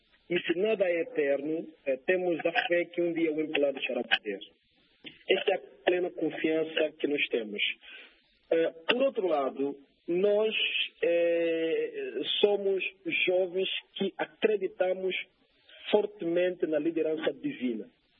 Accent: Tatuaco, Luanda, Angola; born there; Eu, enquanto coordenador, nasci em Tatuaco e também viemos da periferia.

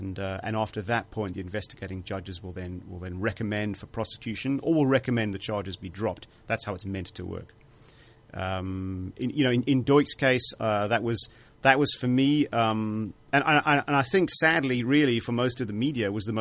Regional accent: South Africa; I mean, firstly, I'm a South African. I'm a white South African, and we had the apartheid government

